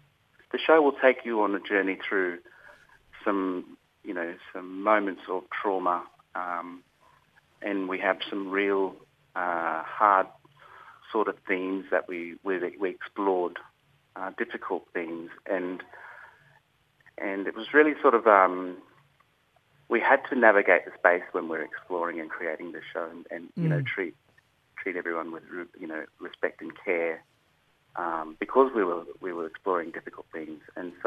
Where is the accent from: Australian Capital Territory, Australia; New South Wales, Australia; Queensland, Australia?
Queensland, Australia; Mareeba; I'm from Mareeba.